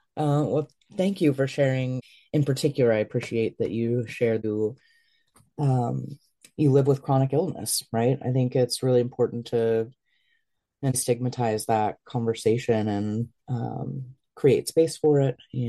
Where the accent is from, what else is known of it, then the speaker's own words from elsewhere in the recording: Kentucky, United States; It's no secret that I'm originally from Kentucky. So we were neighbors, I guess, growing up and didn't know it.